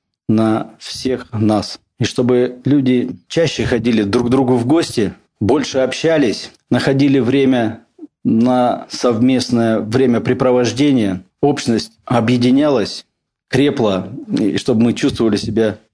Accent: Yekaterinburg, Sverdlovsk Oblast, Russia; Мы уральцы, мы любим свой город Екатеринбург.

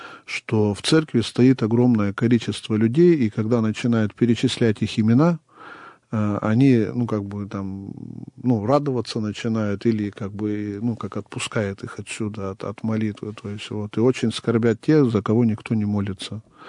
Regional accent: Perm Krai, Russia; это у меня на родине. Пермская область

